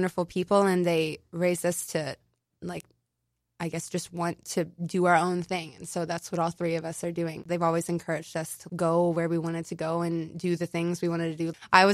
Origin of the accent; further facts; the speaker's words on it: Midwest, United States; now in New York City, United States; I had this glammed up, romantic view of what New York City was going to be like as a musician, and growing up in the Midwest